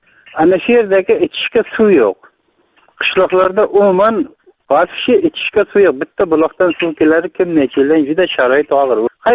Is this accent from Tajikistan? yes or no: yes; Panjakent, Sughd, Tajikistan; Men Tojikistondanman, Panjakentdanman aka.